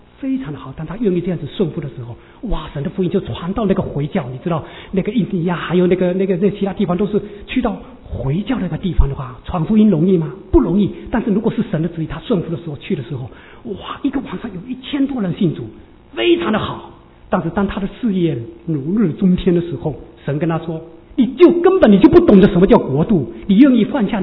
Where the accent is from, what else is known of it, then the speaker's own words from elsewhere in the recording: Australia; 是我们中国人的主，也是我们澳洲人，